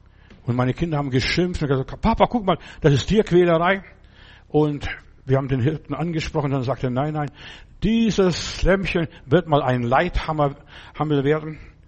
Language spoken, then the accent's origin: German; Bavaria, Germany; Bei uns im Bayerischen Wald, auf unserem Grundstück